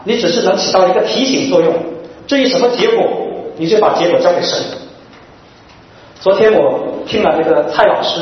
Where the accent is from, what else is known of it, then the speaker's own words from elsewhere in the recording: China; 我们中国人有一常说的话叫做有人的地方就有江湖